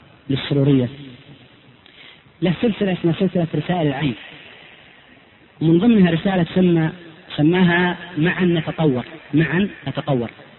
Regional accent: Saudi Arabia; من عندنا بالسعودية

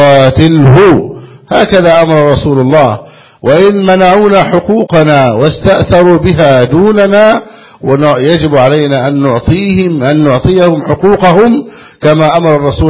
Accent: Egypt; نسأل الله جل وعلا أن يحفظ بلدنا مصر أمنا أمانا

